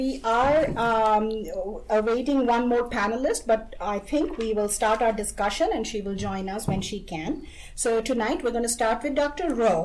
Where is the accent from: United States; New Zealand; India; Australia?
India; I'm also from India.